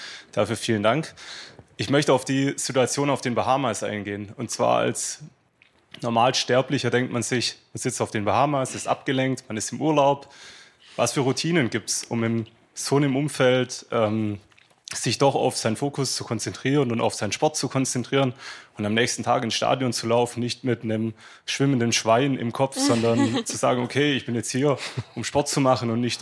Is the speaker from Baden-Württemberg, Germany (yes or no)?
yes; Baden-Württemberg, Germany; ich komme hier aus der Stuttgarter Region